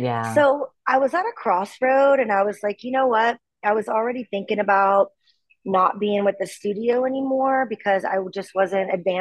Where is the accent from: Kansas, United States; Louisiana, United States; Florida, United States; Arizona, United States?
Louisiana, United States; Lafayette; moved away as an adult; also born or lived in Nashville; So I moved up to Nashville, Tennessee when I was from Lafayette, Louisiana, when I was 18 going on 19.